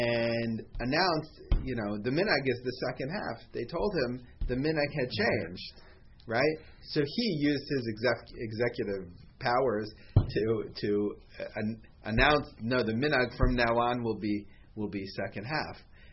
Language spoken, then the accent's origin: English; Silver Spring, Maryland, United States; So growing up in Silver Spring, Rabbi Einemar had two separate minhagim on Chol HaMoed.